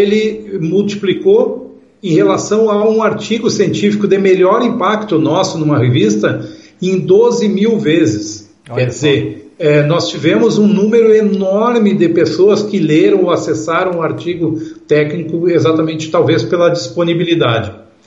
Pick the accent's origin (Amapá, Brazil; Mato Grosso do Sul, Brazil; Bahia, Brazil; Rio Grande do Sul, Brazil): Rio Grande do Sul, Brazil; é gaúcho? Sou gaúcho.